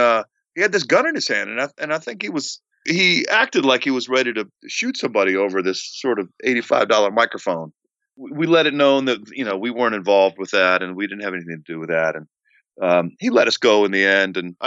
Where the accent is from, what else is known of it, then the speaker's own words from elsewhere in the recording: Washington, District of Columbia, United States; We grew up in the Washington, D.C. area, and so we were immediately exposed to this thing called go-go music.